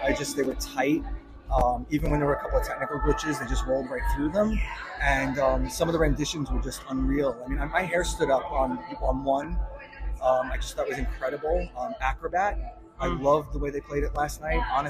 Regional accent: New York, United States; I'm from New York.

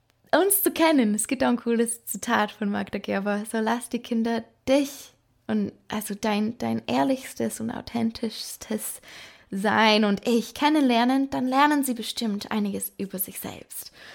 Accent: Schwäbisch Hall, Baden-Württemberg, Germany; Das ist da, wo ich herkomme, hier in Schwäbisch Hall.

